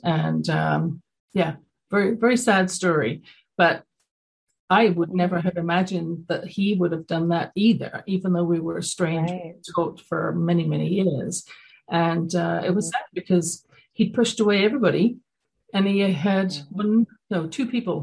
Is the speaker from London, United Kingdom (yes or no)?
yes; London, United Kingdom; this is going back when I was growing up in London, England.